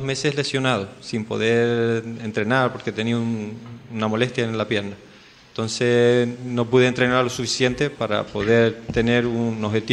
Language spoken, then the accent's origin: Spanish; Punta Mujeres, Canary Islands, Spain; also born or lived in Venezuela; nací en Venezuela, pero mis padres son canarios y me trajeron de chiquitito. O sea, yo soy conejero, de Punta Mujeres, para ser más exacto.